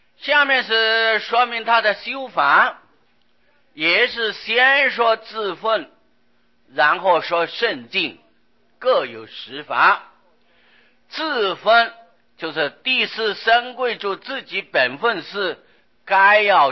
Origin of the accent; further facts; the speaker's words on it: China; 而我们中国人呢、啊、喜欢简略